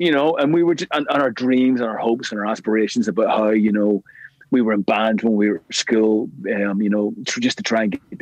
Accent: Belfast, Northern Ireland, United Kingdom; we grew up together in East Belfast

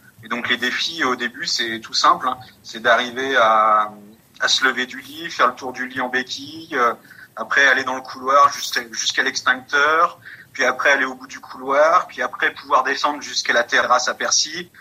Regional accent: Auvergne-Rhône-Alpes, France; Ma passion, moi, c'est la montagne. Je suis issu de Savoie. J'ai toujours gambadé dans la montagne.

